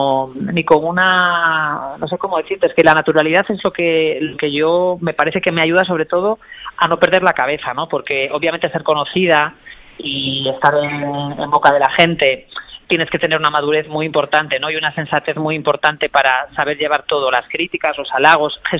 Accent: Vigo, Galicia, Spain; now in Madrid, Spain; pues todos mis recuerdos más felices están siempre vinculados a mi tiempo en Vigo, ¿no? Todos los sabores de mi infancia, todo siempre vigilado por las Islas Cíes. Mira, ahora mismo estoy hablando contigo en el salón de mi casa de Madrid

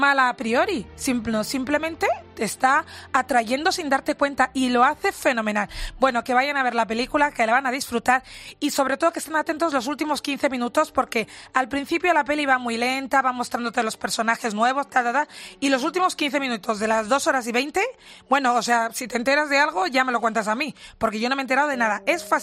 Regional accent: Seville, Andalusia, Spain; se presentó en el Festival de Sevilla, de donde vengo yo

